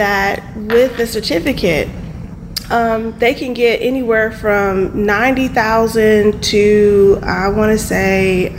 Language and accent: English; Cleveland, Ohio, United States; now in St. Louis, United States; No, I'm from Cleveland, Ohio.